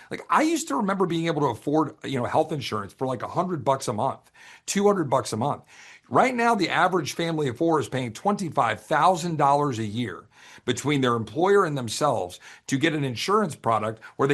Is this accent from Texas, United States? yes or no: yes; Texas, United States; borders policy is probably the one that's the worst, but only by an edge for this reason, especially as a Texan.